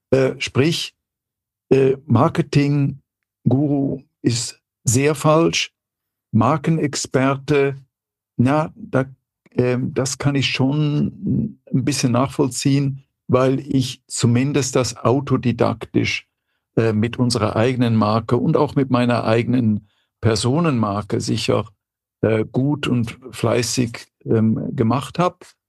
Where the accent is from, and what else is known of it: Switzerland; born or raised there; also born or lived in Brussels, Belgium / Bruges, Belgium; now in Germany